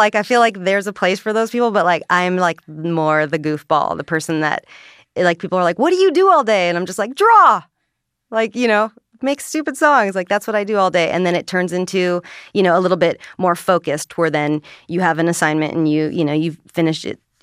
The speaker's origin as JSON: {"language": "English", "town": "Huntington Beach", "region": "California", "country": "United States", "said": "Well, I'm from Huntington Beach, California, originally, so just down in the OC. I moved up here about 9 years ago."}